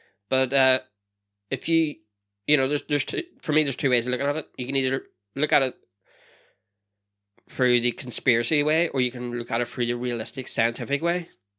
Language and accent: English; Northern Ireland, United Kingdom; now in Wales; Because I live in Wales. So, and I'm from Northern Ireland.